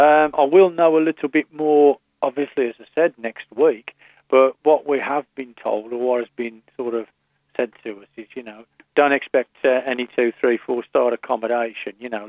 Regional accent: England, United Kingdom; Us as English, we moan.

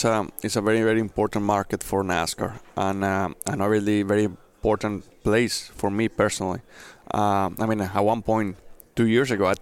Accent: Mexico; English is a second language; moved away; the fact that I was born and raised in Mexico. The fact that when I came to this country, I didn't even speak English.

